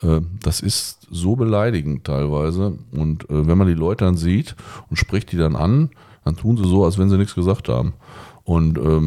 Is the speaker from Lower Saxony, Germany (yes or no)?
no; Hiesfeld, North Rhine-Westphalia, Germany; Hiesfeld ist meine Heimat. Was soll man dazu sagen? Dinslaken auch.